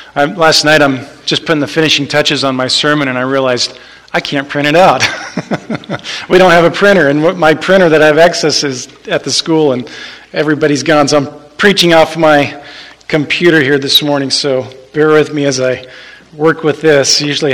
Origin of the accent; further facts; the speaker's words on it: Oregon, United States; That's my wife Jasmine and my son Judah. We're from Oregon.